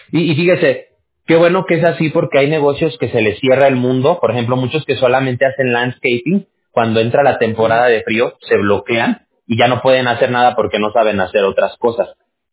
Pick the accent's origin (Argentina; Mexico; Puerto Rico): Mexico; yo soy mexicano. Allá en México hay un dicho